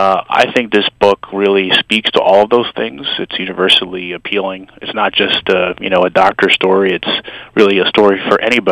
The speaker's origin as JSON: {"language": "English", "town": "Kearny", "region": "New Jersey", "country": "United States", "tie": "born or raised there", "said": "I was born and raised in Kearny, New Jersey, not far from here. My parents were Cuban immigrants, as were my two older siblings, so I was actually the first born here in the States."}